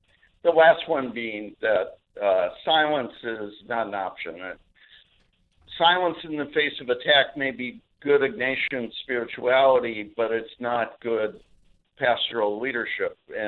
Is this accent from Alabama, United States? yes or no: no; Minneapolis, Minnesota, United States; And because I'm from Minneapolis, St. Paul, I said